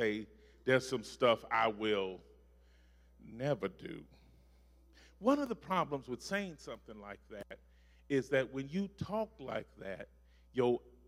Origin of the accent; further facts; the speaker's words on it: Hopkinsville, Kentucky, United States; I grew up in Hopkinsville where somebody evidently put out a narrative that you can't preach unless you got a good suit.